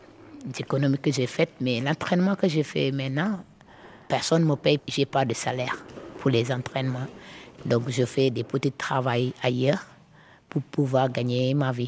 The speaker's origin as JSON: {"language": "French", "region": "Casamance", "country": "Senegal", "tie": "born or raised there", "said": "Quand j'étais dans mon village natal, c'est à Moulon Prayer. Je suis l'ethnie Diola en Casamance."}